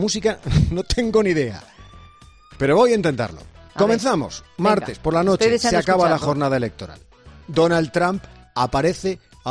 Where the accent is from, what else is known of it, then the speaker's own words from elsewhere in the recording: Spain; Que somos españoles